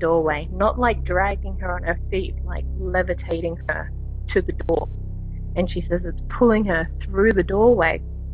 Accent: Australia; I'm from Australia.

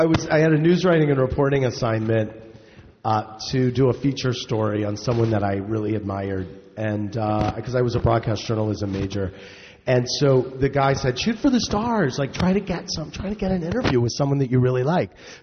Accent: St. Louis, Missouri, United States; And I hated Mexican food at the time because I was from St. Louis.

